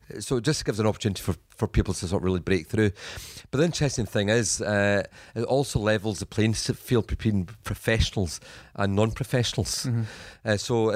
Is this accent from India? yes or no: no; Scotland, United Kingdom; Well, I'm a Scottish guy.